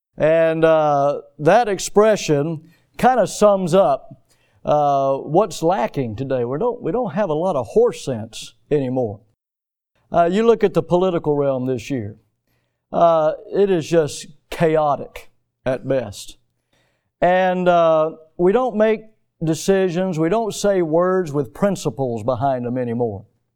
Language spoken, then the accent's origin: English; the South, United States; I grew up here in the South, as you all know, and my maternal grandmother was from rural Alabama.